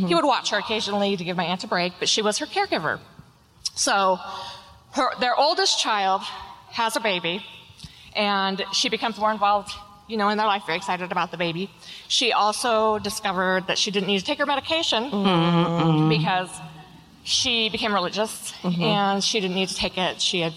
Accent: Auburn, Washington, United States; I am from a little town that used to be called Slaughter.

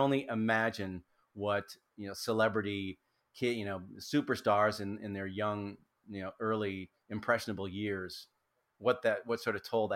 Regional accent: Racine, Wisconsin, United States; I'd auditioned for a show up in Milwaukee, was the closest big city where I grew up in Racine, Wisconsin.

